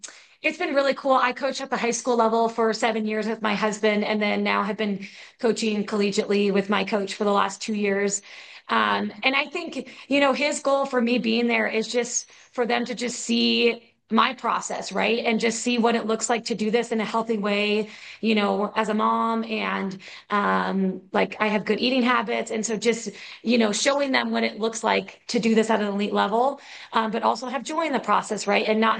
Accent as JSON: {"language": "English", "country": "United States", "said": "It's really difficult to get into Diamond League races, especially as an American."}